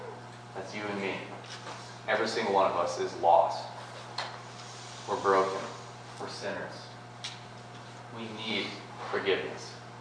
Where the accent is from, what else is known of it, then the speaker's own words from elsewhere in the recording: Hobson, Montana, United States; Growing up in Hobson, like I've told you before, grew up and graduated from Hobson High School, down there by Lewistown.